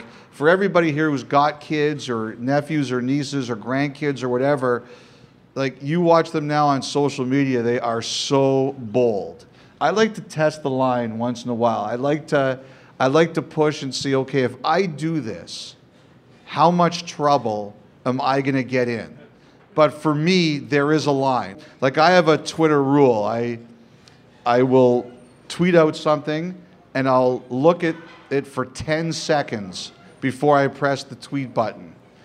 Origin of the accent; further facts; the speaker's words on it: Toronto, Ontario, Canada; Well, I grew up in Toronto too.